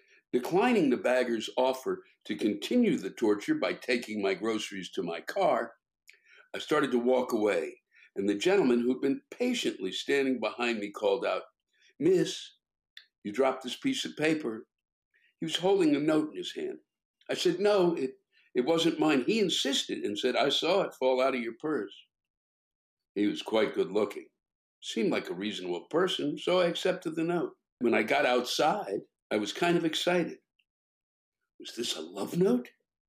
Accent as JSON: {"language": "English", "country": "Trinidad & Tobago", "tie": "born or raised there", "also_born_or_lived": "Brooklyn, United States", "moved": "yes", "lives_now": "Maryland, United States", "said": "In this country, I am a black man. I was born in Brooklyn, New York, but raised in Trinidad and Tobago, where my complexion wasn't much of an issue."}